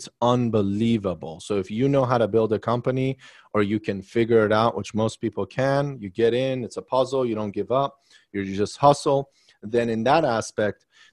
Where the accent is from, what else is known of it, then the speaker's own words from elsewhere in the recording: Maryland, United States; Yeah, so I was I grew up in Maryland. I was seven. And then I lived in Arlington for a while because we're in a tri-state area.